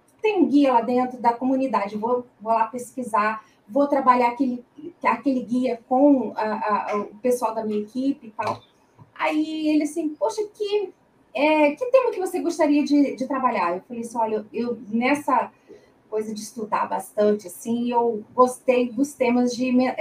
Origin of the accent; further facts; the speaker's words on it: Rio de Janeiro, Brazil; now in Maringá, Brazil; sou carioca da Gema, mas há 4 anos aqui em Maringá, no Paraná.